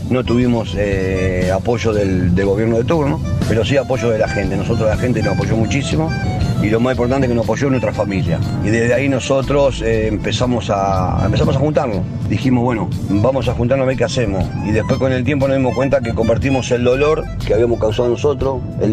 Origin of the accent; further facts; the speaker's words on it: Rosario, Santa Fe, Argentina; soy de Rosario.